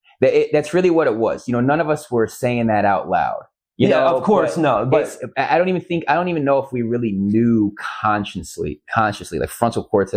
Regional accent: Illinois, United States; I get people saying, you know, no, I'm from Central Illinois, surrounded by cornfields.

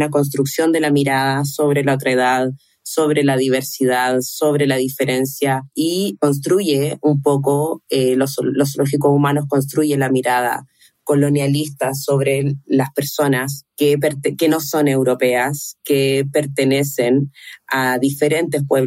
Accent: Chile; yo soy chilena

